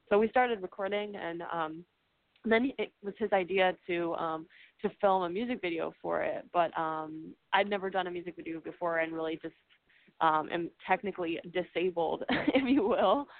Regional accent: Connecticut, United States; born there; also born or lived in London; because I was born in Connecticut. A lot of my base is in Connecticut and New York

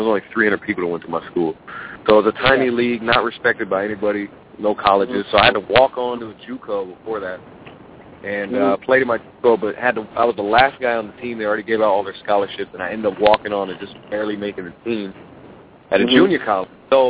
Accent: Keizer, Oregon, United States; So coming from a small town, I was born and raised in Kaiser, Oregon, population like 50,000, really small. Hadn't been outside of the state too much prior to that summer

